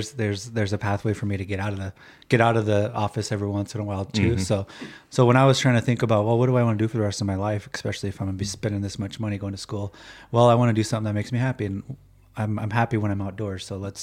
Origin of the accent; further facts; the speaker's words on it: Winnebago, Nebraska, United States; Well, I was born and raised here in Winnebago, Nebraska. I've lived here my whole life besides when I went off to school.